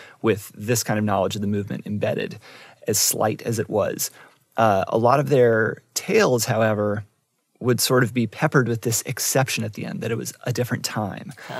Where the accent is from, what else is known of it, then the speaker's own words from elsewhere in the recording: Montgomery, Alabama, United States; So growing up in elementary school in Montgomery, Alabama, my Mississippian baby boomer parents wo